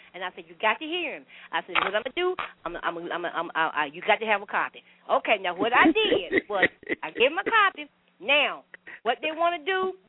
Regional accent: South Carolina, United States; moved away; also born or lived in Washington, D.C.; I'm from South Carolina. But I left here. I am great. I left here in 68, and I went to D.C. I stayed 30 years there

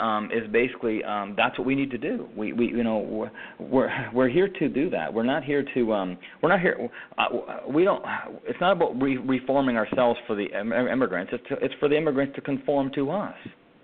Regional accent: Canada; now in United States; I mean, sure, I come from Canada and we speak English and whatever have you.

